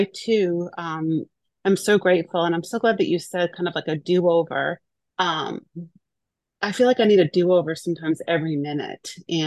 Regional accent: Atlanta, Georgia, United States; And Cody, I'm also from Atlanta. So you have Atlanta on your screen. So I'm north of the city.

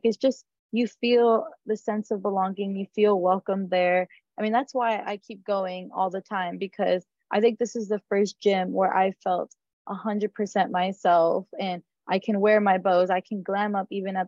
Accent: Brownsville, Texas, United States; Yes, I'm from the Valley. I'm from Brownsville, Texas. And then I went to Los Fresnos High School.

